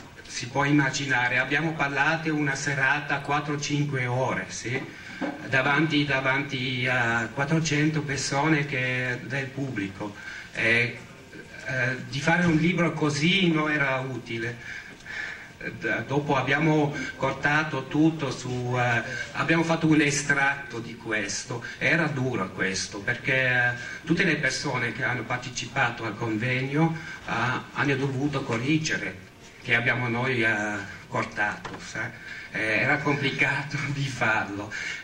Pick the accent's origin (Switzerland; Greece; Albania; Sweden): Switzerland; È un po' un problema come svizzero che noi abbiamo fatto tante cose